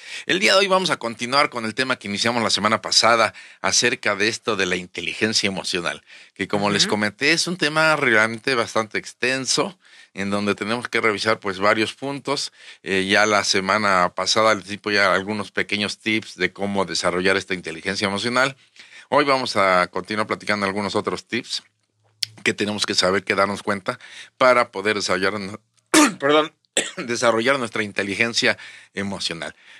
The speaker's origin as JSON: {"language": "Spanish", "region": "Querétaro", "country": "Mexico", "said": "yo que vengo de Querétaro, nosotros que venimos de Querétaro"}